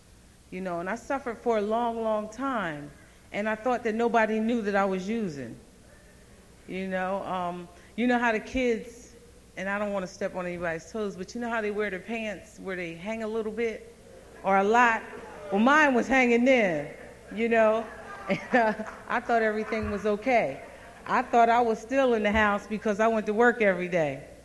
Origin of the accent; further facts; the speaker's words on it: Trenton, New Jersey, United States; I'm an addict from Trenton.